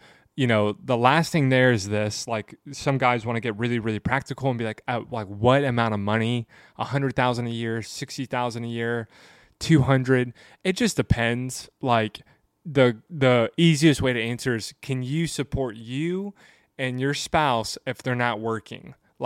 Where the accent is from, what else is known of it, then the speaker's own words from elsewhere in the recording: the South, United States; I grew up in the South.